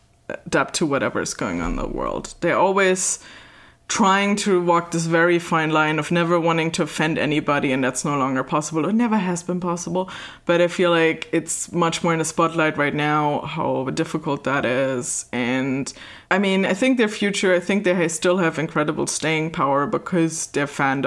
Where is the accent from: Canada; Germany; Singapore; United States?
Germany; English is a second language; I'm from Germany. So Euro Disney, as it's still called, then opens in 92. So my parents take me at some point when I'm like 4 years old.